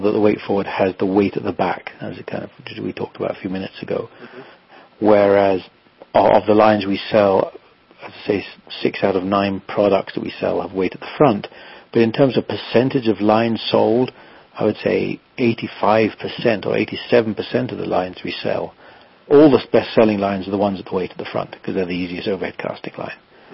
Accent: South West England, United Kingdom; where I grew up in England, my main river that I fished was a largish river called the Torridge

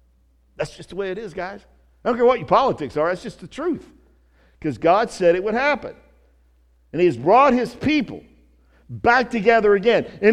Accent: the South, United States; Look, I know we're from the South, and I get it that we're pretty much nice people.

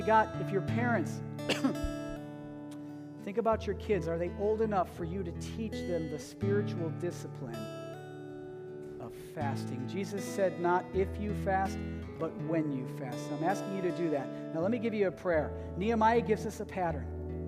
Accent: United States; because I'm an American and I'm raised with this kind of rugged individualism

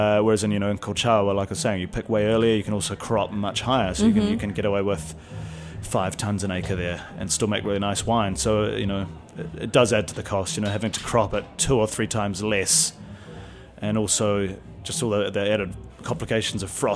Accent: New Zealand; You know, being a Kiwi, I was kind of breastfed Sauvignon Blanc, you know, as a child

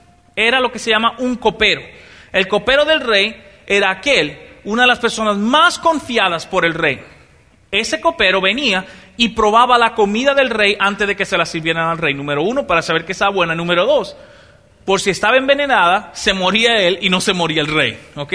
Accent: Dominican Republic; yo vengo de la República Dominicana, más conocido por la tierra donde se juega mucho béisbol

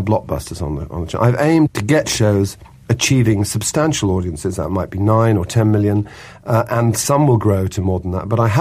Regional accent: London, United Kingdom; born there; I was born in London myself, and we lived...

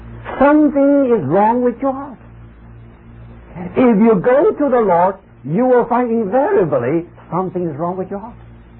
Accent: East China, China; moved away; I came from East China, and this was South China.

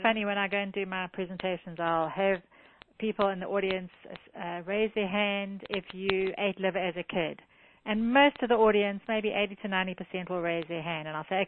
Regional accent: South Africa; I grew up in South Africa

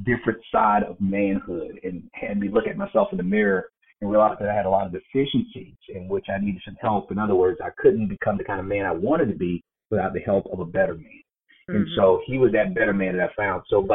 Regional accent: Miami, Florida, United States; Well, I'm not from the actually South Beach part of it, but I was from Miami.

